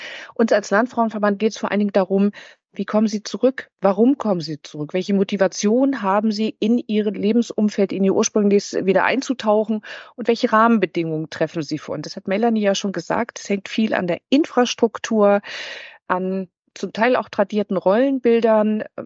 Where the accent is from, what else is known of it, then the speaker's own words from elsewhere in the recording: Schleswig-Holstein, Germany; born there; Ich bin gebürtig aus Schleswig-Holstein.